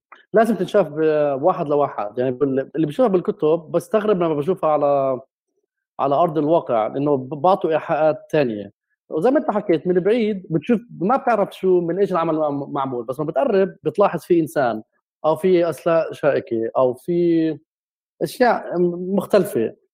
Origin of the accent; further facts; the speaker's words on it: Jerusalem, Palestine; مع إني أنا ابن القدس، مع إني ابن البلد القديمة يا أخي، بس حسيت القدس كلها منفية